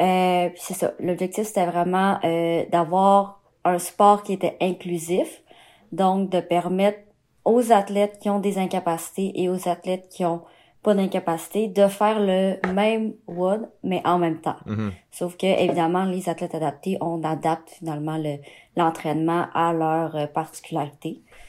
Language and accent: French; Quebec, Canada; moi, c'est ça, je viens du Saguenay.